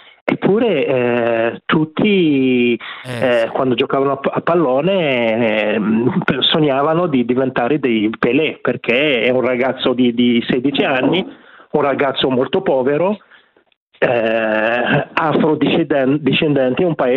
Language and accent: Italian; Algeria; io parlo da algerino, ero piccolo, conoscevamo soltanto